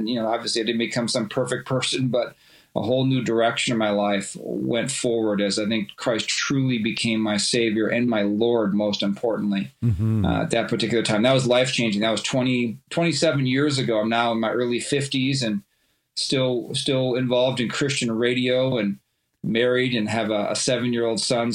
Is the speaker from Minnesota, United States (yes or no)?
yes; Minnesota, United States; Yeah, well, I live in Minnesota, first of all. I was born and raised here in the West Metro of the Twin Cities.